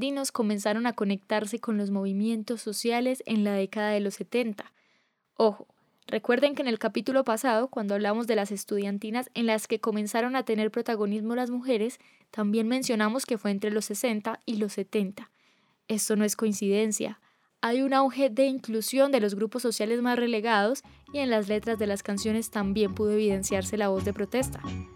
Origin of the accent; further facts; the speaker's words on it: Colombia; Colombia sigue siendo un país joven y como producto de toda esa herencia española, nos quisimos creer que éramos un país homogéneo.